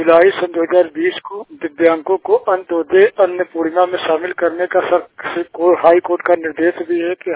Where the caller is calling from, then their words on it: Prayagraj, Uttar Pradesh, India; बात कर रहा हूँ यूपी प्रयागराज जिले से।